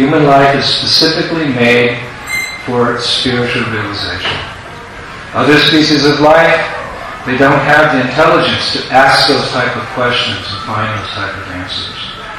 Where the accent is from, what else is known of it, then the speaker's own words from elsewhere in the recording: United States; moved away; actually I left America in 1970 and didn't come back for almost 30 years. So sometimes I forget I'm American.